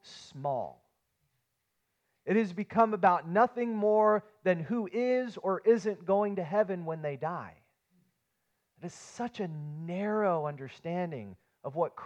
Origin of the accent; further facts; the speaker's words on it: West Virginia, United States; Every summer, when I was a kid growing up in West Virginia, our church would rent a big van full of inner tubes